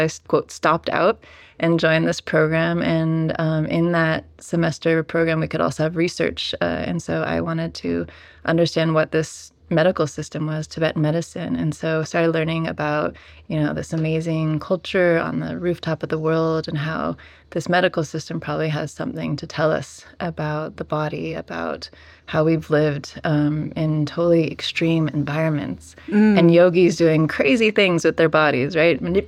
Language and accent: English; Colorado, United States; I was interested in extreme conditions of the body, weightlessness, high altitude growing up in Colorado.